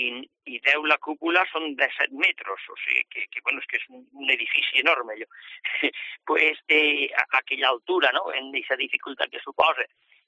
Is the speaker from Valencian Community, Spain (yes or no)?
yes; Forcall, Valencian Community, Spain; Soc fill de Forcall